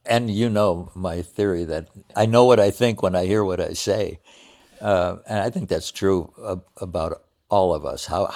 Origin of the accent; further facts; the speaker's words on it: United States; I think it's because I'm an American. And in America, we don't take time to enjoy and appreciate life.